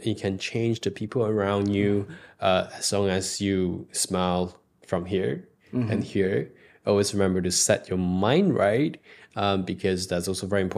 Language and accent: English; Penang, Malaysia; I'm from Penang, by the way.